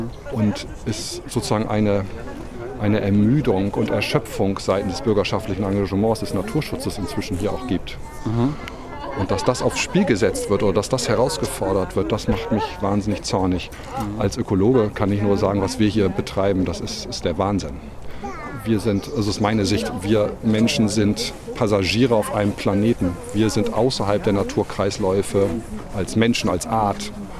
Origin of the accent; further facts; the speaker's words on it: Freiburg, Baden-Württemberg, Germany; als Freiburger finde ich das sehr traurig.